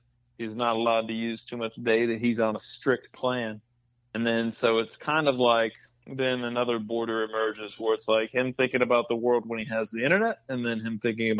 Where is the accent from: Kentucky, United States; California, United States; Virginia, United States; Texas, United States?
Texas, United States; I come from the Texas-Mexico border.